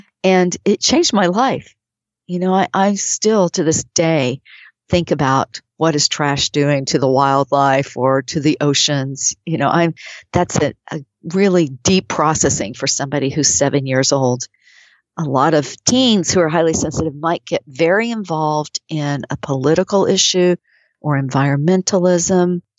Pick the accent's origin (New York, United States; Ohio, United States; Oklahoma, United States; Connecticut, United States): Oklahoma, United States; And I grew up in Oklahoma where there was a commercial with a Native American man